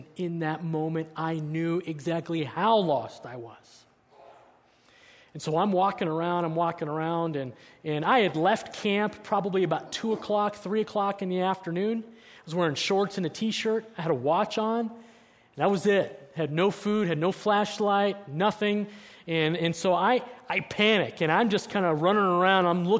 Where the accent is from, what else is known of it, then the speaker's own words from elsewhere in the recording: Denver, Colorado, United States; I grew up in Denver, Colorado, and we had grown up camping in the mountains of Colorado.